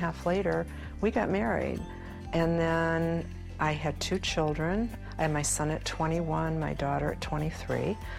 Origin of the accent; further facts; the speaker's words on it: Cleveland, Ohio, United States; I'm from Cleveland, Ohio. Today I'm 66, but I don't feel like I'm 66.